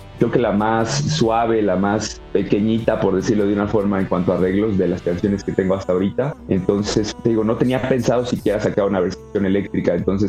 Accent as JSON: {"language": "Spanish", "region": "San Luis Potosí", "country": "Mexico", "said": "Yo soy de San Luis Potosí"}